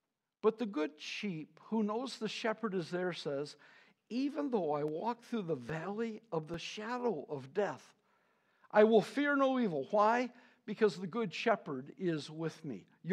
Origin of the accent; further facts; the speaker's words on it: Detroit, Michigan, United States; When I grew up in Greater Detroit, a pistol was called a rod.